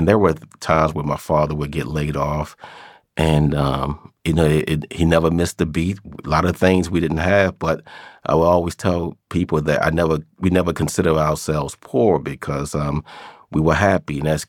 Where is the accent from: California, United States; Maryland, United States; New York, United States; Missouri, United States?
Maryland, United States; Baltimore; I grew up in West Baltimore, Sandtown. I come from three different neighborhoods, Sandtown, Holland Park, and what we call the Avenue. I grew up one of nine kids, hardworking father, very loving family.